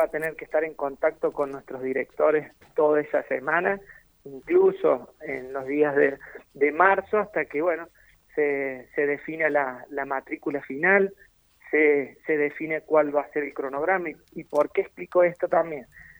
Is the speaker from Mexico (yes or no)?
no; Argentina; la cultura del trabajo, que es lo que nos va a sacar como argentinos